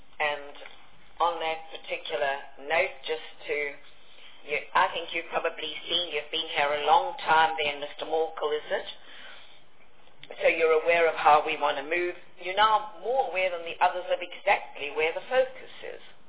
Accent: Pietermaritzburg, KwaZulu-Natal, South Africa; from my home city where I was born in Pietermaritzburg

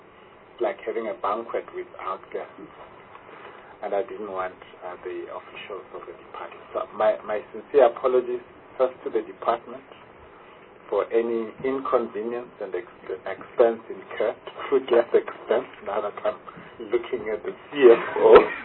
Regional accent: Limpopo, South Africa; born there; I was born in Limpopo. So I'm not a Cape Tonian by origin.

